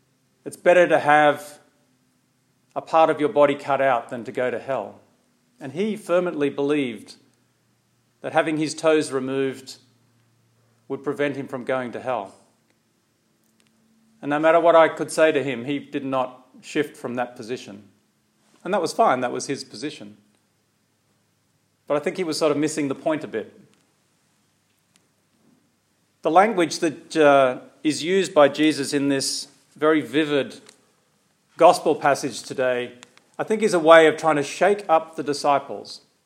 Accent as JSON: {"language": "English", "country": "Australia", "tie": "born or raised there", "said": "I come from Australia, and when I was growing up in Australia, we were very much influenced by British humour."}